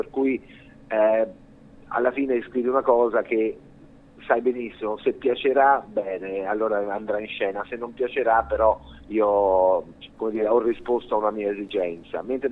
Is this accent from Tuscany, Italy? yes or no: yes; Tuscany, Italy; moved away as an adult; also born or lived in Germany / England; Io sono toscano di origine